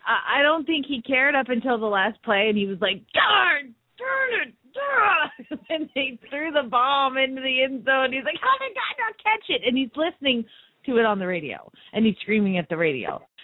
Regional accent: Phoenix, Arizona, United States; from Phoenix, Arizona.

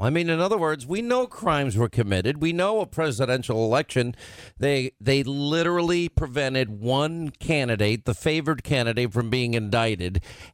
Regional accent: United States; now in London, United Kingdom; I'm not in the United States at the moment, but I am an American and I have my U.S. passport.

